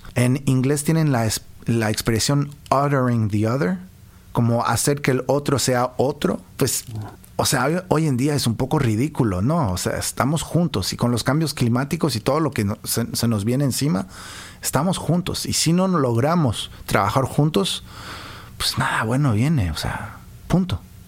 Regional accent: Quebec City, Quebec, Canada; now in Montreal, Canada; Y yo toda mi vida la pasé acá. Nací en Quebec. Ahí crecí.

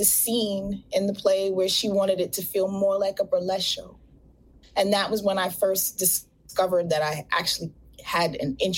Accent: Bronx, New York, United States; I'm from the Bronx.

